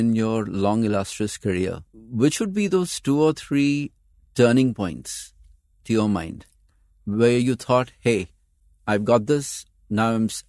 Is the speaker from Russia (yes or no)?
no; India; Being Indian is also about a plurality and multiplicity of everything that we do, be it the language, be it the cuisine, the religions and everything.